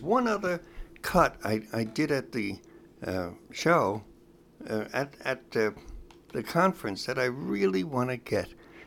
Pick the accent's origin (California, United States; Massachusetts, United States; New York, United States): New York, United States; Long Island; I said, Father, I'm from Long Island, the Diocese of Rockville Center.